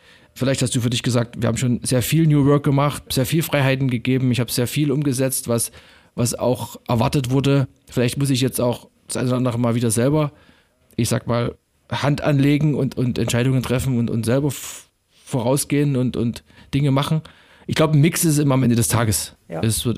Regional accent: Saxony, Germany; ich komme ja praktisch aus Sachsen und das ist nicht weit weg von Erzgebirge.

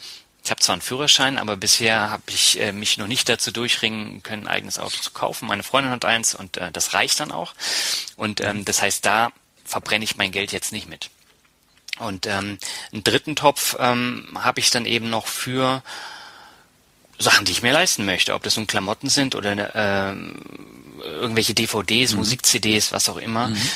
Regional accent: Berlin, Germany; also born or lived in Lübeck; ich bin ja nicht in Norddeutschland groß geworden. Ich bin zwar hier geboren, aber ich bin in Berlin groß geworden.

